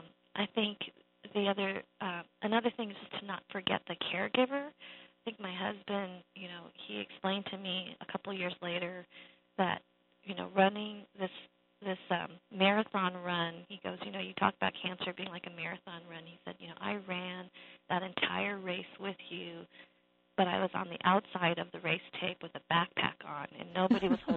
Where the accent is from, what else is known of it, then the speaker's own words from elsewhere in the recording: Boulder, Colorado, United States; Well, I grew up in Boulder, Colorado, which is a beautiful part of the country. But I was one of the few Asian Americans, you know, growing up.